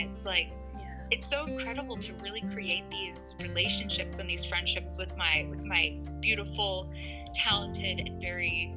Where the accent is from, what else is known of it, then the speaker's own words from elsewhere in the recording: Las Vegas, Nevada, United States; I'm from Las Vegas, so I guess gambling is sort of in my blood, even though I don't know how to play poker.